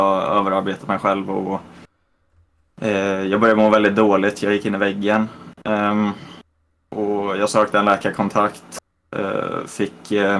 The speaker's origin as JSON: {"language": "Swedish", "country": "Sweden", "moved": "as an adult", "lives_now": "Ireland", "said": "Jag har flyttat från Sverige till Irland. Jag bor här nu med min bror."}